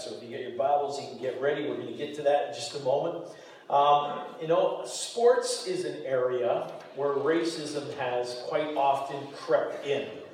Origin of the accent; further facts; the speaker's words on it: Golden, British Columbia, Canada; I grew up in Golden, BC, and we never saw a black guy in our town.